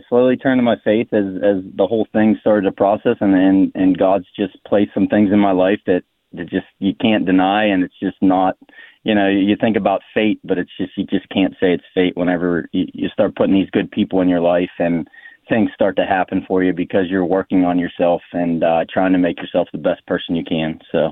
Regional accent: Worthington, Pennsylvania, United States; I grew up in Worthington, PA, which is, I went to Katanning High School. It's about an hour from Pittsburgh.

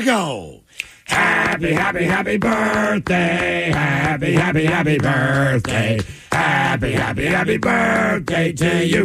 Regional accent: West Bend, Wisconsin, United States; Well, I was born in Wisconsin, lived in an apartment after my parents divorced. My brother and I lived with my mother, Kitty Corner, from Regner Park in West Bend.

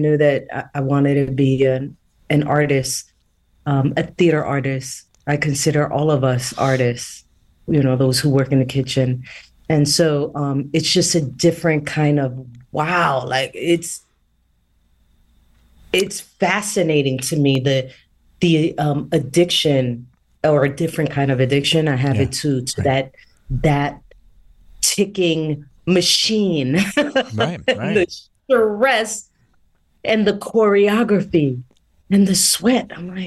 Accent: New York, United States; I'm a New Yorker, so I know that Mr. Beef is epic in Chicago.

